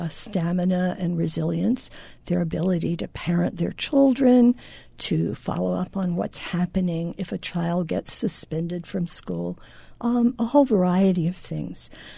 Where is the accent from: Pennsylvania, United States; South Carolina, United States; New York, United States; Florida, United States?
Florida, United States; I'm from Escambia County, and it hurt me to think of the community that I love as being really racist.